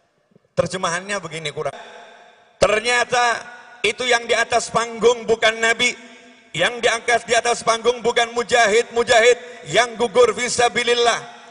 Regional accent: Surakarta, Central Java, Indonesia; Saya orang Solo

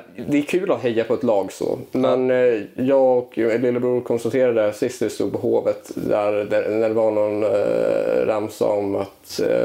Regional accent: Dalarna County, Sweden; För vi är ju inte från Stockholm. Vi är ju från en by på 400 pers.

